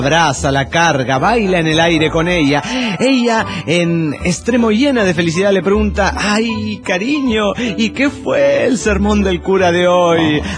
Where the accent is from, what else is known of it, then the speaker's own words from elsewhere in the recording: León, Guanajuato, Mexico; Yo soy de León, Guanajuato, y para mí no hace falta aclarar que soy de León, Guanajuato.